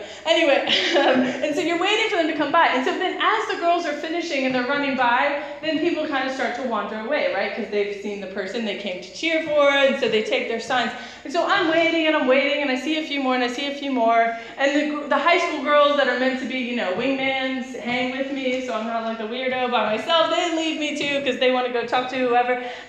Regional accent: East Coast, United States; So I grew up on the East Coast of the U.S., and this was before I was working full-time.

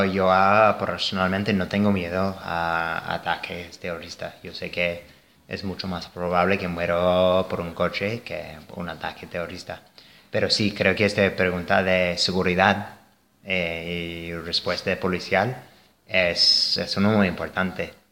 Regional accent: United States; Spanish is a second language; Y bueno, vengo de Estados Unidos y recordamos muy bien el error enorme que ha sido el 9-11.

